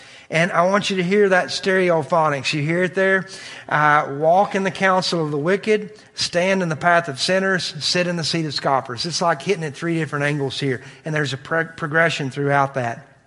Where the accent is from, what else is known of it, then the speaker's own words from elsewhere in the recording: Kentucky, United States; I think about, honestly, where I grew up in Kentucky, I don't know how the drug problem is here, but the drug problem is terrible in Southeast Kentucky.